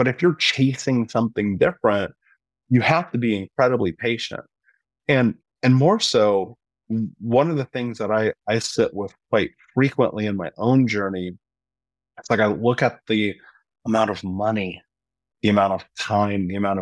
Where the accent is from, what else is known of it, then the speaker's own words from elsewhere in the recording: Indiana, United States; growing up in the Midwest and being in Indiana at the time, all my friends were married.